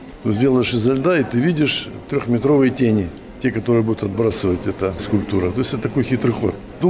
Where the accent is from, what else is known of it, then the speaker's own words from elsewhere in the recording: Nizhny Tagil, Sverdlovsk Oblast, Russia; я из Нижнего Тагила